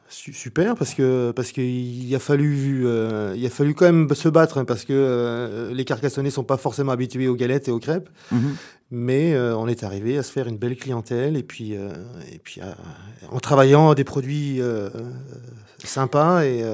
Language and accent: French; Grand Est, France; On est lorrain. Enfin, moi, lorrain, ma femme native de l'Aude, mais qui a grandi en Lorraine.